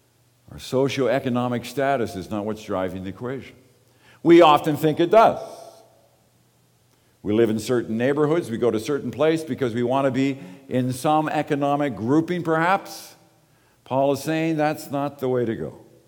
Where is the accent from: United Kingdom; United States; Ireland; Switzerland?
Ireland; I'm Irish. It doesn't matter if I was born in Ireland many years ago and all my family were from there.